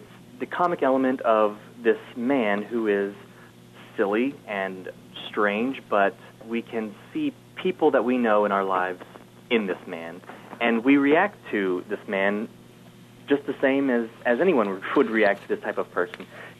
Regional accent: Texas, United States; Okay, well, I am originally from Central Texas.

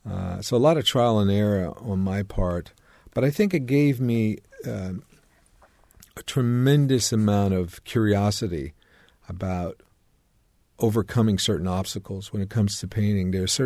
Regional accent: Atlantic City, New Jersey, United States; I grew up in this very fertile environment. Growing up in Atlantic City, New Jersey, Atlantic City was the queen of resorts at one time, many, many years ago.

